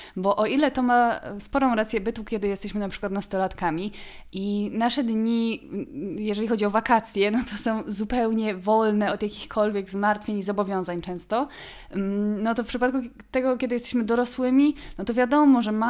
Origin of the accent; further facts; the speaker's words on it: Kraków, Lesser Poland, Poland; born there; bo ja się urodziłam w Krakowie i długo mi się wydawało, że ja wszystko wiem, gdzie co jest